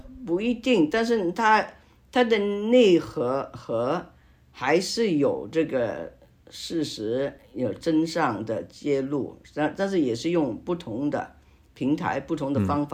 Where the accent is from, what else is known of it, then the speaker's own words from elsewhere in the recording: Hong Kong; accent: Hong Kong Mandarin; Chinese is a second language; 不好意思啊，我的港普，我希望讲得清楚。